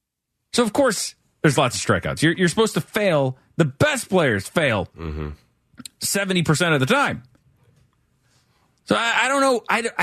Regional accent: St. Louis, Missouri, United States; I grew up in St. Louis

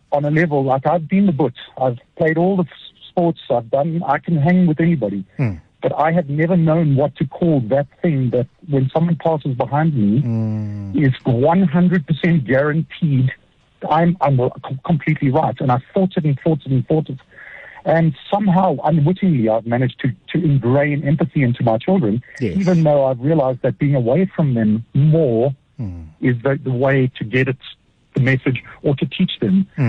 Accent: South Africa; I'm a South African male, 49, went to the army

